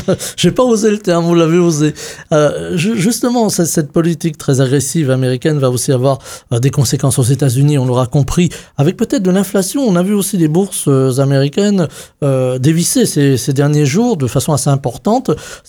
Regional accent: Brittany, France; et même chez nous en Bretagne, puisque l'IFREMER, par exemple, ne peut plus discuter avec les scientifiques du VNOA, donc l'équivalent de la Météo France chez nous

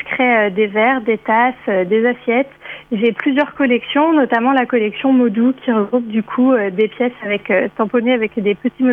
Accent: Lannion, Brittany, France; Et donc moi je suis originaire de Lannion et c'était tout naturel pour moi de revenir vers Lannion et d'ouvrir mon atelier à Lannion.

